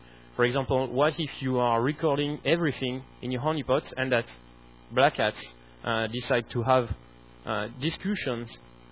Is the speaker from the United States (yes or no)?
no; France; English is a second language; I'm coming from France, and I work for the French equivalent of the Department of Energy, U.S. Department of Energy.